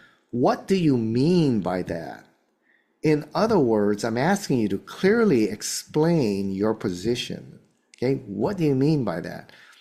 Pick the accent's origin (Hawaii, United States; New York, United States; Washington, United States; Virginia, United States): Hawaii, United States; or because I'm from Hawaii, I call them the Hawaii 5-0.